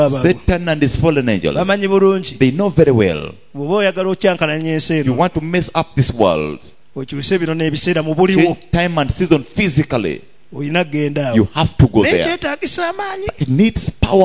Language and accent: English; Kayabu, Uganda; English is a second language; I'm from Kayabu in Uganda.